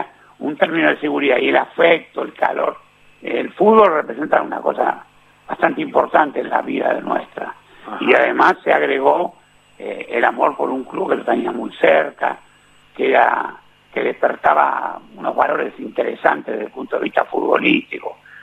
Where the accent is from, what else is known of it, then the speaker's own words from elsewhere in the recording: La Plata, Buenos Aires Province, Argentina; yo soy platense, estudiante, y soy grande